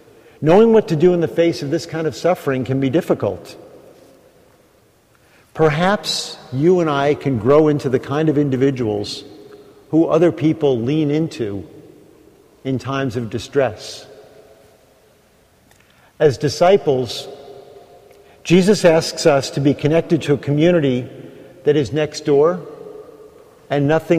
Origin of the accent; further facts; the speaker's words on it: Queens, New York, United States; I grew up in Queens, no more than 500 yards from that exact spot.